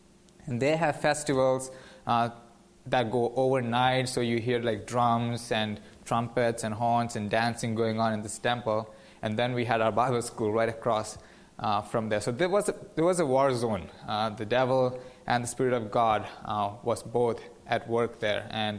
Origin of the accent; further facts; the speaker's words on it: southwest coast, India; Some of you might know this, but I'm from India, from a southwest coast of India.